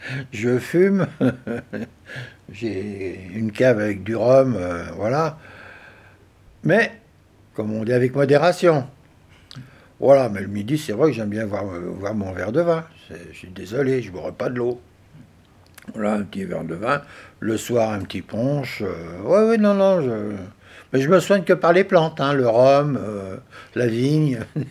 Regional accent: Dieulefit, Auvergne-Rhône-Alpes, France; born there; c'est comme ça que je suis né à Dieulefit par hasard pendant la guerre.

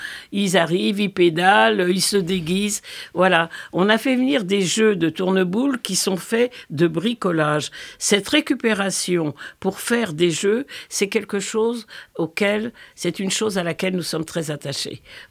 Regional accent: Antilles, France; Écoutez, moi, je suis originaire des Antilles.

